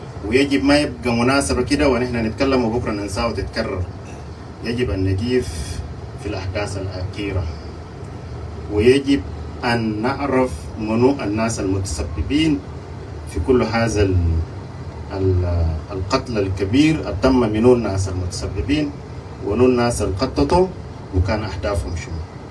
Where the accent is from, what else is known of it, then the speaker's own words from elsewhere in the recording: Sudan; لكن ده واحدة من شكل مظهر من مظاهر الازمة عندنا في السودان.